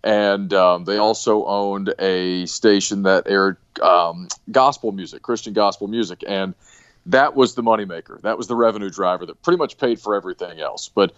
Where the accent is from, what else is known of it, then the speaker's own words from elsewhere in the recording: Appalachia, United States; I grew up in Appalachia, you know, back in the hills.